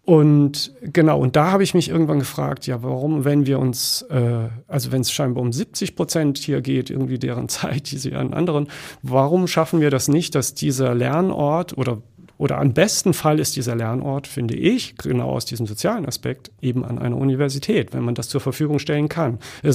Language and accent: German; Freiburg, Baden-Württemberg, Germany; now in Weimar, Germany; Ich habe in Freiburg, wo ich herkomme, die Uni-Bibliothek angeschaut.